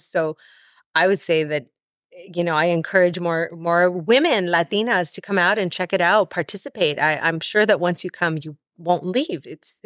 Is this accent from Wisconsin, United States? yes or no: no; Los Angeles, California, United States; born there; There's a reason why I was born in East LA.